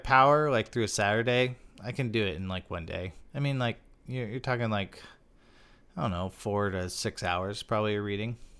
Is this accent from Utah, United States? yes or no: no; Texas, United States; So it's like very close to home since I grew up like just outside of Houston.